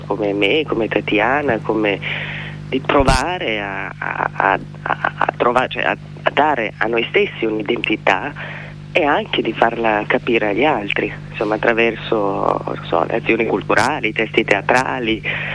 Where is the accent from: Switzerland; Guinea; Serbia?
Serbia; Italian is a second language; moved away as an adult; now in Italy; E quando sono arrivata in Italia nel 99, io sono arrivata un mese prima dei bombardamenti, perciò essere serbi era